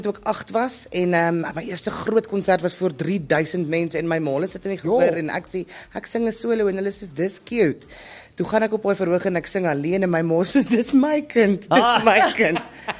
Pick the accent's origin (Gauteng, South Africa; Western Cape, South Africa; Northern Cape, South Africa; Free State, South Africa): Gauteng, South Africa; Benoni; so 'n klein dogtertjie van Benoni se wêreld, groot persoonlikheid in 'n klein lyfie.